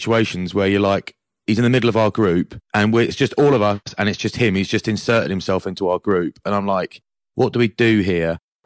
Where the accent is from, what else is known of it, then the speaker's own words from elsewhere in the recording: England, United Kingdom; He's a Kiwi. I'm English. You can tell that.